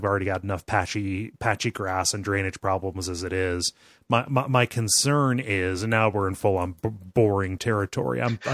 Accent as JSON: {"language": "English", "region": "Ohio", "country": "United States", "said": "Being that I'm from Northern Ohio, I have no sports teams to ever get excited about."}